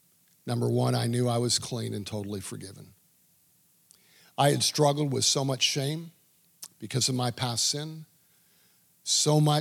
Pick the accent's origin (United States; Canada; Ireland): Canada; I'm a Canadian. I got hockey feet from skating, stops and starts in hard skates.